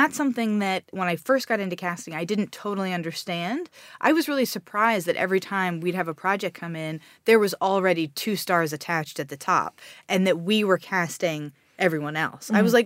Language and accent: English; Acton, Massachusetts, United States; also born or lived in Maryland; now in Los Angeles, United States; I moved to Massachusetts, which is really what I think of as my home. I'm from Acton, Massachusetts, which is right next to Concord, which is where the Revolutionary War started.